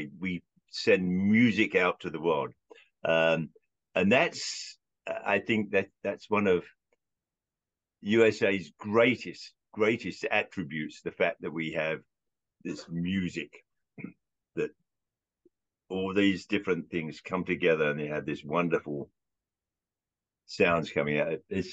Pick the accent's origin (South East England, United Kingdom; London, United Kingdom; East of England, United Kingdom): London, United Kingdom; from this kid growing up in Southwest London and Central London